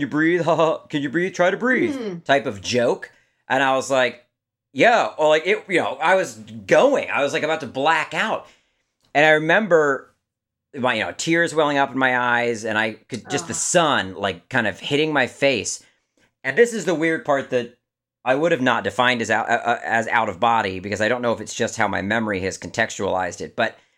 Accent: Maryland, United States; I'm from Maryland originally

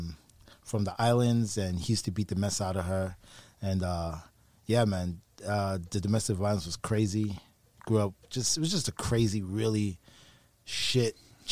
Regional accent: Brooklyn, New York, United States; Originally, Brooklyn, New York.

